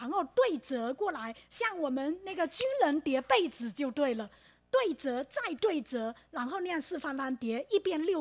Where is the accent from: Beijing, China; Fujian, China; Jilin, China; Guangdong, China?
Fujian, China; 我父亲在厦门过世，然后那个火化的那一天，有一个人按我们福建人讲的是半路死，用本地话半路死是非常不吉利